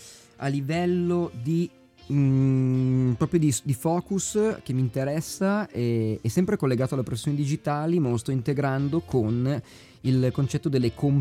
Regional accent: Biella, Piedmont, Italy; now in Milan, Italy; io sono originario, origini belga, mio parte di mio papà, Valloni, francese. Nato e cresciuto a Biella, in quello del Piemontese. E adesso sono da qua dal 2009 a Milano.

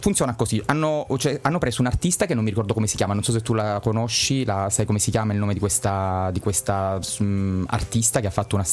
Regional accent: Abruzzo, Italy; Io sono abruzzese

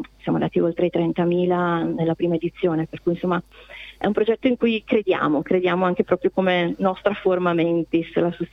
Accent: Brescia, Lombardy, Italy; perché siamo di Brescia

